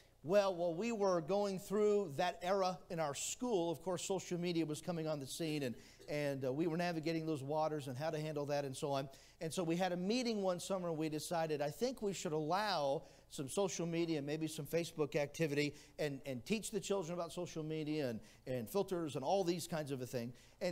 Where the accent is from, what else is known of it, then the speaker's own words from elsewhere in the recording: Greenville, Ohio, United States; I am a native Buckeye. I was born in Greenville, Ohio. And my mom and dad met in the state of Ohio.